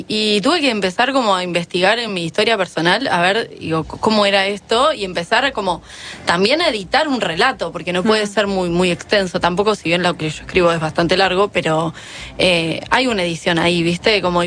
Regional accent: Mar del Plata, Buenos Aires Province, Argentina; Mar del Plata.

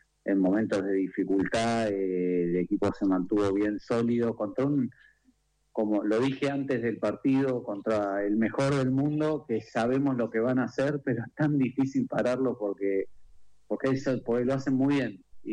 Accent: Argentina; por como somos los argentinos, te inspiran y es un orgullo enorme.

